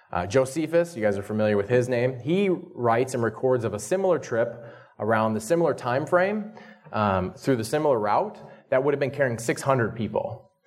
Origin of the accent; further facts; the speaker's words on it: North Dakota, United States; I come from North Dakota, where the Missouri River is pretty clean. It's the start of the Missouri River.